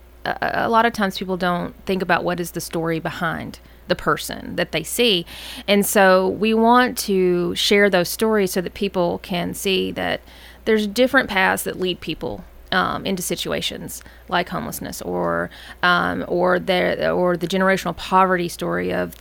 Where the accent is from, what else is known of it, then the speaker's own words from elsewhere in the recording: Nashville, Tennessee, United States; I'm from Nashville